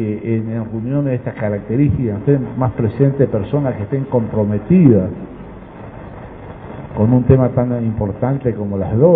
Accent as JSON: {"language": "Spanish", "town": "Oberá", "region": "Misiones", "country": "Argentina", "tie": "born or raised there", "said": "por la localidad Oberá, que es mi ciudad de origen."}